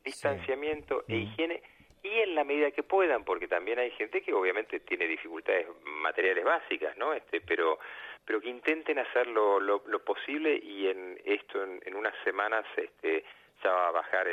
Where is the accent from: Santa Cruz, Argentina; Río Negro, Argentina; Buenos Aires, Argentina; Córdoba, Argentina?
Buenos Aires, Argentina; ustedes están en la provincia de Buenos Aires, lo viven más cercanamente que los que somos capitalinos.